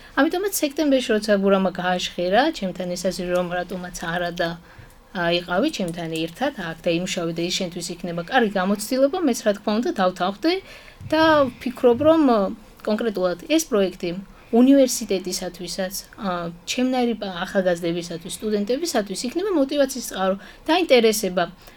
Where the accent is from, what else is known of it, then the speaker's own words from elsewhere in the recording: Kobuleti, Adjara, Georgia; ქობულეთი არის არქეოლოგიისათვის ერთ-ერთი მნიშვნელოვანი და საინტერესო ადგილი და ჩემი ქალაქია ქობულეთელი ვარ